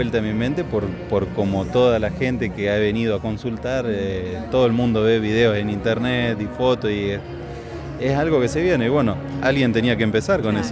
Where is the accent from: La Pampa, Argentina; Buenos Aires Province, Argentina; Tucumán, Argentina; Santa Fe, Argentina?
Santa Fe, Argentina; San Jerónimo Norte; yo soy de San Jerónimo Norte y me dedico a hacer más que nada mesas y bancos